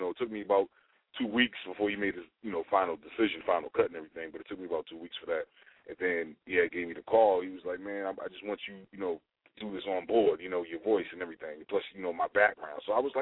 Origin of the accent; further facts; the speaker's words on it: Boston, Massachusetts, United States; Well, I'm from Boston, Massachusetts, home of the mm-hmm. Celtics, home of the Patriots, home of the Red Sox.